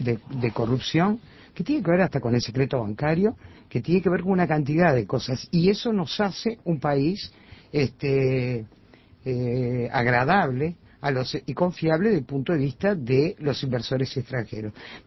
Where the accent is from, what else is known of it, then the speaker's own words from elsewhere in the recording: Uruguay; somos los uruguayos los que tenemos instancias, por lo menos democráticas, en nuestro país